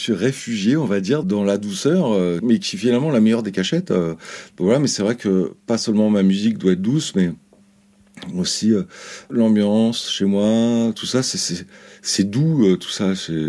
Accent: France; Faire de la musique quand on est français, c'est pas facile

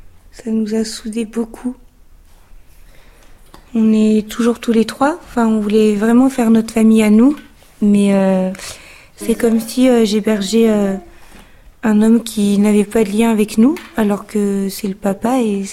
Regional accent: France; also born or lived in Tahiti; J'ai été adoptée à la naissance. Je suis arrivée à 15 jours en France. Je venais de Tahiti. J'ai grandi toute seule avec ma maman.

